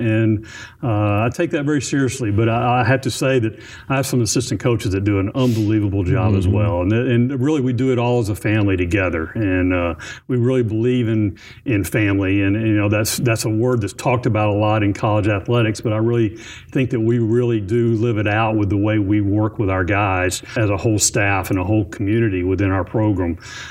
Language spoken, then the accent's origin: English; Magnolia, Arkansas, United States; also born or lived in Louisiana; I was born in Arkansas and really kind of bounced back and forth. It's kind of funny. People in Texas think I'm from Arkansas and people from Arkansas think I'm from Texas.